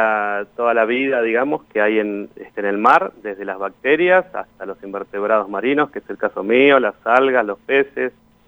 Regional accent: Tapiales, Buenos Aires Province, Argentina; Yo soy de Buenos Aires. Yo me crié en Tapiales, que es un barrio ahí por el mercado central de Buenos Aires. Después viví en Capital hasta los 33 años

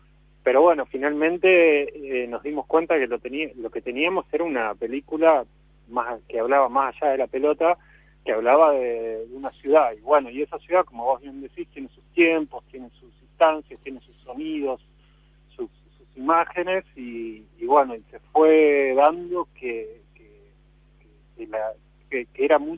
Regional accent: Bariloche, Río Negro, Argentina; now in Buenos Aires, Argentina; Che, no soy tan porteño tampoco, soy de Bariloche yo en realidad.

